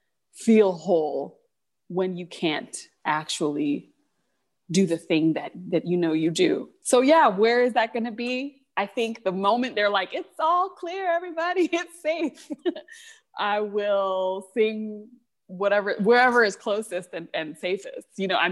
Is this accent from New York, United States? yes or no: no; Champaign-Urbana, Illinois, United States; as a child and as a young person growing up in Champaign-Urbana.